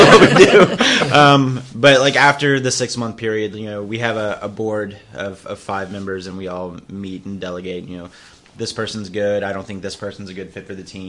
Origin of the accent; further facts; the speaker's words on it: Louisiana, United States; I grew up in South Louisiana, and ghost stories just run rampant.